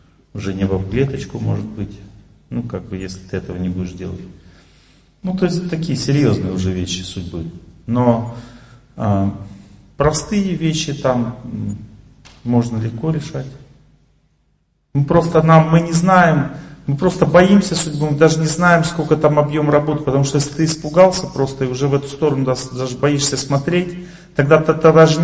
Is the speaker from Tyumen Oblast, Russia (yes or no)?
no; Tolyatti, Samara Oblast, Russia; Она очень похожа на ту природу, где я вырос. Я вырос в Тольятти, это тоже Волга.